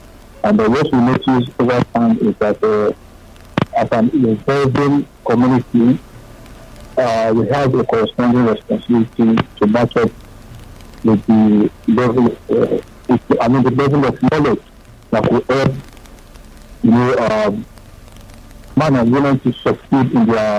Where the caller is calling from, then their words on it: Akute, Ogun, Nigeria; I'm calling from Akute.